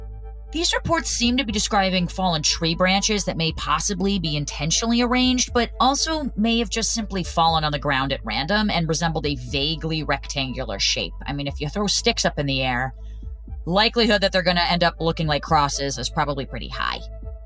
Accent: New Jersey, United States; Growing up in New Jersey, I certainly did.

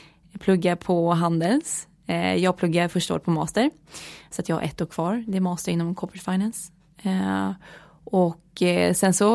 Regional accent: Sigtuna, Stockholm County, Sweden; jag är en ridtjej från Sigtuna.

